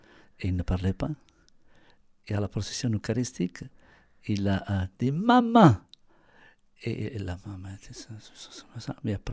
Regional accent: Italy; French is a second language; Et oui, je suis italienne et je suis contente d'être italienne.

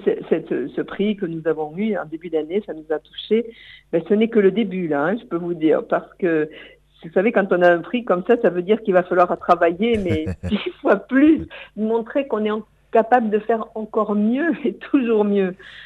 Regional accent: Occitanie, France; Et nous sommes bien dans les Hautes-Pyrénées et très fiers d'être un Piémont pyrénéen, puisque ben, on est du Piémont, mais on adore nos Pyrénées.

